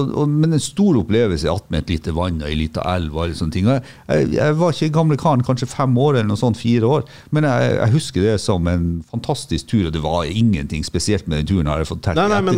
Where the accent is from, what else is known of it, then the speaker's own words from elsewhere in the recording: Tromsø, Troms, Norway; Og jeg har nevnt noe flere ganger at jeg kommer fra Tromsø.